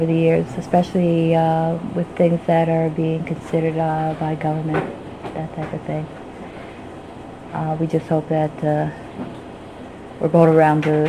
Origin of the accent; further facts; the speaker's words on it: Nova Scotia, Canada; now in Halifax, Canada; I don't live in Halifax. Well, I live in Halifax, but I'm from Cape Breton, so I always like to go home over the holidays and visit with my family